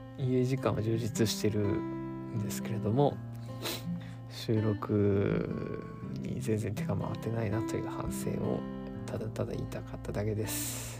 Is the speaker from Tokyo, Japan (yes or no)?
no; Sukagawa, Fukushima, Japan; 福島県の、まあ、市は隣なんですけれども、私も縁のある須賀川市というところを生まれてして、で同じようなすげえ田舎で生まれ育った